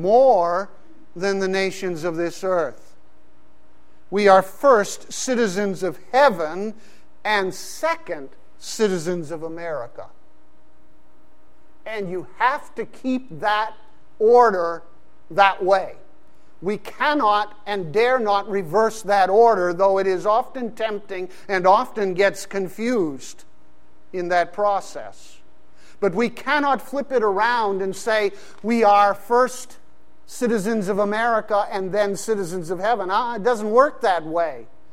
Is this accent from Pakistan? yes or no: yes; Pakistan; growing up in Pakistan, I saw two models for U.S. citizenship lived out